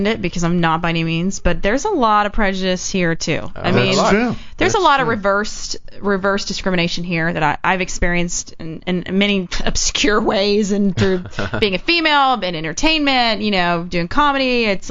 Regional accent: the South, United States; I'm from the South. I'll go back and it doesn't have to be a gay thing.

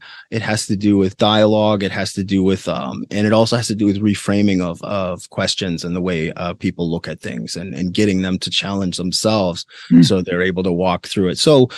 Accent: Minnesota, United States; born or raised there

